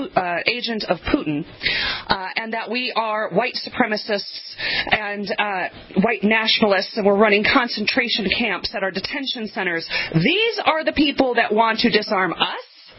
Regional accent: Elgin, Illinois, United States; I came from Elgin, Illinois

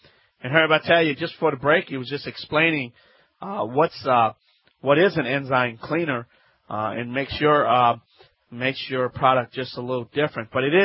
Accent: Louisiana, United States; here … America's favorite self-help home improvement self-help expert.

